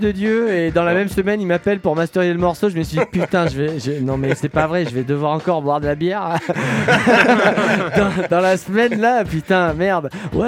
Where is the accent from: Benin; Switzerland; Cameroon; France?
France; Nouvelle-Aquitaine; celui de ma région natale, aka la fucking Dordogne